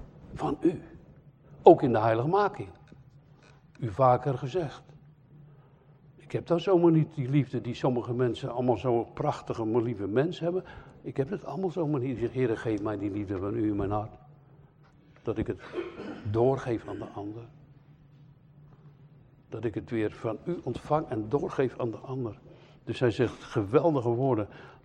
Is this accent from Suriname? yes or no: yes; Suriname; Ik kwam uit Suriname.